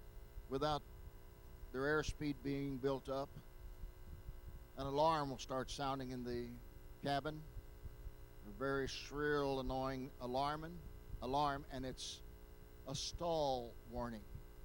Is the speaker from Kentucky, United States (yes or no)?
no; Poplar Bluff, Missouri, United States; I was a Boy Scout, and I grew up in Poplar Bluff